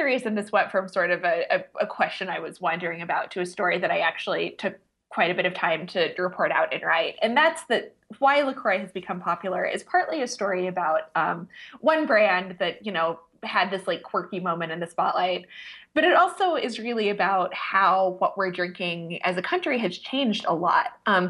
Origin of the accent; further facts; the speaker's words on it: Leawood, Kansas, United States; I am super thrilled to be on KCUR, because I grew up in Kansas City. I grew up in Leawood.